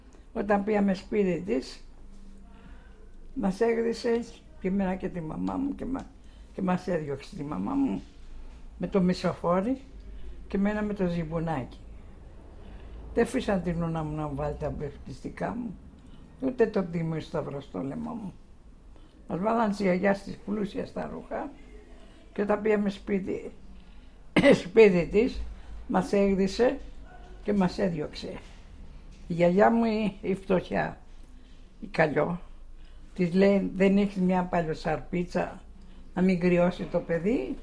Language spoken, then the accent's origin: Greek; Ermoupoli, South Aegean, Greece; born there; Σύρος Ερμούπολη.